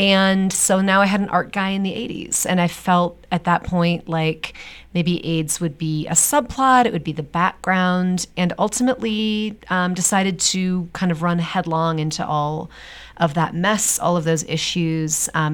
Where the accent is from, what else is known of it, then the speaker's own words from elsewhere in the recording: Chicago, Illinois, United States; the why beyond I'm from Chicago, I love Chicago, I love writing about Chicago